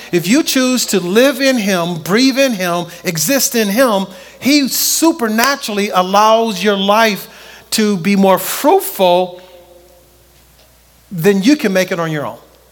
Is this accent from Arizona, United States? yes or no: no; Compton, California, United States; going back to my childhood, where I grew up on Central Avenue in Compton, California, right?